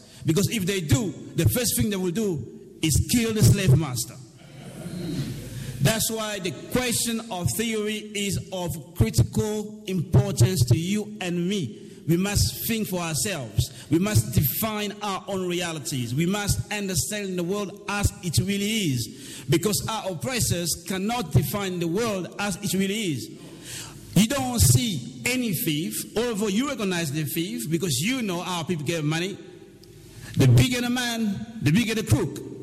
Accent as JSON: {"language": "English", "country": "DR Congo", "tie": "born or raised there", "said": "Growing up in the Congo, we were told, I'm sure they say the same thing to you, white people are powerful because in Europe it's cold."}